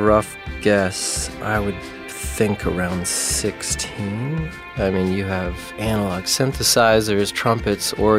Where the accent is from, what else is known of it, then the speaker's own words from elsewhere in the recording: Santa Fe, New Mexico, United States; And then I think growing up in Santa Fe, it's such a beautiful place, but it's also quite isolated.